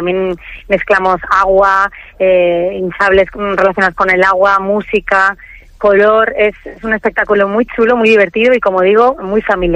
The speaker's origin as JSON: {"language": "Spanish", "region": "Valencian Community", "country": "Spain", "said": "todo lo que nos caracteriza como valencianos, que es la música, el fuego y obviamente también el color y la alegría de las caras de la gente."}